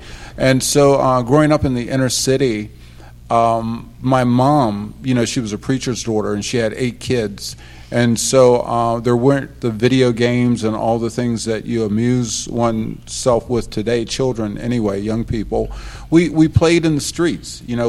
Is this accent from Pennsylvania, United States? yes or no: no; Cleveland, Ohio, United States; also born or lived in Morgantown, West Virginia; I was born in Morgantown, West Virginia, but grew up in Cleveland, Ohio.